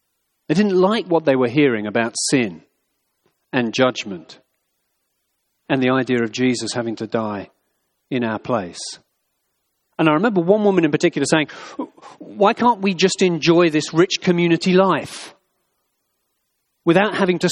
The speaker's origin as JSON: {"language": "English", "country": "United Kingdom", "said": "I'm a Brit, so I don't know how some of these things work out over here, but back in Cambridge over the years"}